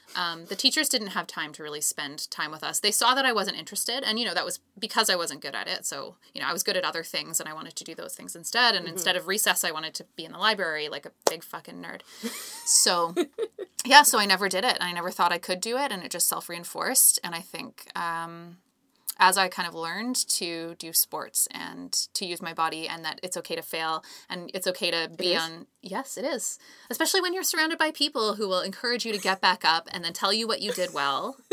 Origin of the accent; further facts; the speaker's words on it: Calgary, Alberta, Canada; I grew up in Calgary, but my grandma did have a pool, so I don't really have a huge excuse.